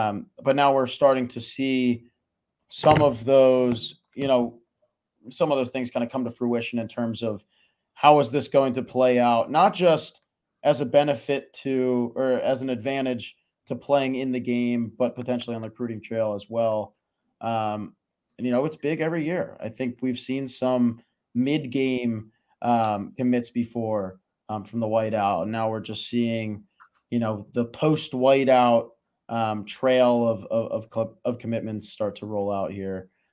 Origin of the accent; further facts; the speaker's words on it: Chicago, Illinois, United States; I'm also from Chicago, so I get to go home.